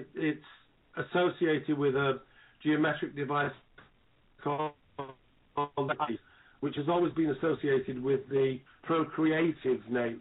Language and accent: English; England, United Kingdom; Well, of course, as an Englishman, I don't feel fit to comment on that.